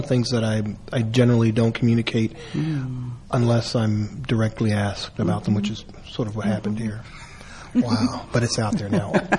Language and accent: English; Philadelphia, Pennsylvania, United States; there was a program I grew up in North Philadelphia, and at Temple University, which is in our neighborhood